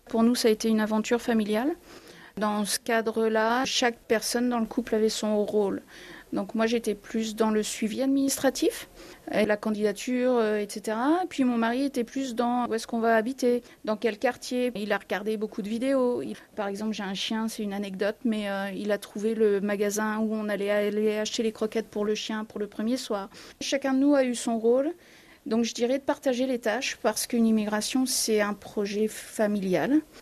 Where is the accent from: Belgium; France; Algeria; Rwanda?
France; now in Canada; Je suis française, mais moi j'ai travaillé beaucoup à Luxembourg dans le domaine de la finance. Donc quand je suis arrivée au Canada